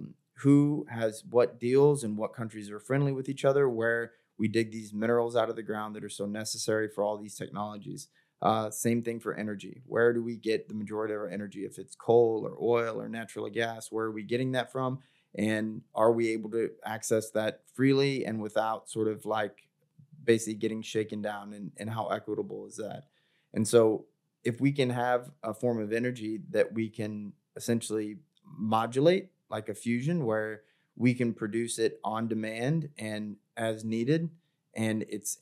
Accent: Missouri, United States; now in California, United States; Like, I grew up in Missouri, and so it was like, yeah, a lot of really old timey dishes and stuff

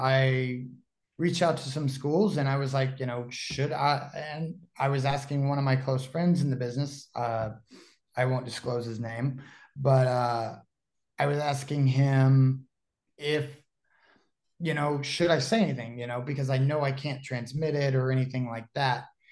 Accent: Dallas, Texas, United States; moved away as an adult; so I'm originally from Dallas, Texas, you know, trained at the old PCW factory way after, you know, it existed with Lance Archer.

